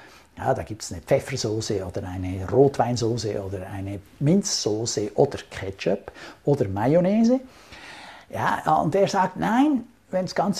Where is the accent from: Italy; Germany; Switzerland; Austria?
Switzerland; Da haben wir als Schweizer eher Vorteile oder überhaupt die dialektstark sind, weil da ist tendenziell mehr Melodie drin.